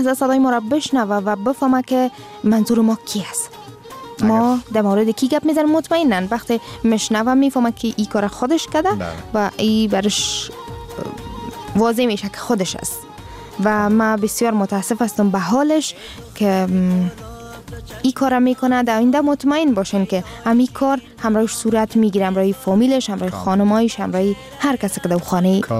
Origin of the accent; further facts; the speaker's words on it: Afghanistan; ما افغان هستیم